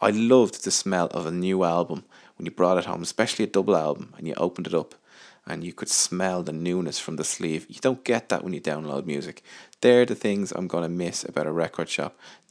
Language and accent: English; Dún Laoghaire, County Dublin, Ireland; it was in a place called Dunleary, which is on the east coast of Ireland, my hometown.